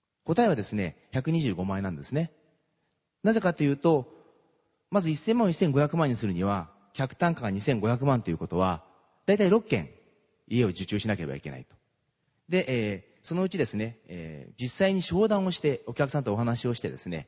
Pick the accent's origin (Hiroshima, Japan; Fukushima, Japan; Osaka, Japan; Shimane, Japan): Fukushima, Japan; also born or lived in Tokyo / Okayama; 私福島県出身でですね、東京に長年いたんですけども、岡山県に3年いたことあるんですよ。倉敷のですね、笹沖というところでですね、笹沖ストアがあるあたりですね。